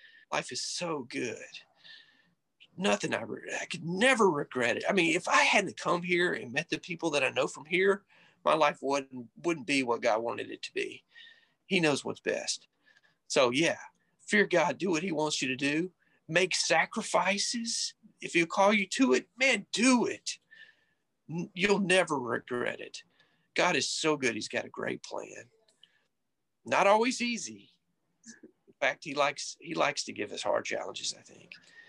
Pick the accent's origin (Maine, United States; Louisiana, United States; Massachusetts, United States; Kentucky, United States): Louisiana, United States; I'm from North Louisiana. I know that eldership.